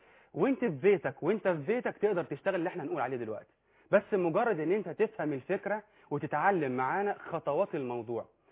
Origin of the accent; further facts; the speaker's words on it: Egypt; accent: Egyptian colloquial Arabic; انا بتكلم باللهجه العاميه المصريه